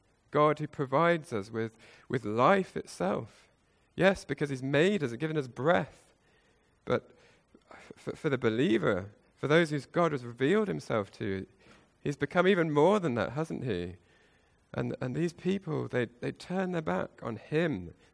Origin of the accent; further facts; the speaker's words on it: North West England, United Kingdom; I grew up in the Lake District, okay, and there's water everywhere.